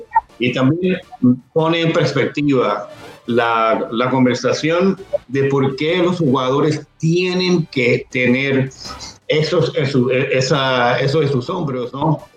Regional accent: Puerto Rico; soy puertorriqueño, pero no importa, soy de raza negra, soy de color negro.

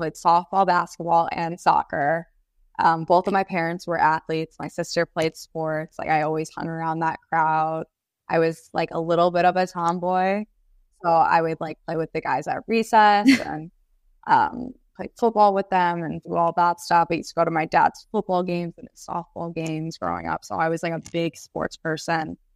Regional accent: Connecticut, United States; Well, I'm from Connecticut, so I would say New Haven, Connecticut has the best pizza.

